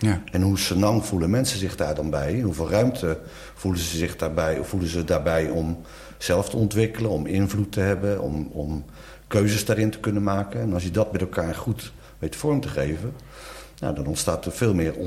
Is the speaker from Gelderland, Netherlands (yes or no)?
no; Moordrecht, South Holland, Netherlands; Ik kom uit Moordrecht, regio Gouda.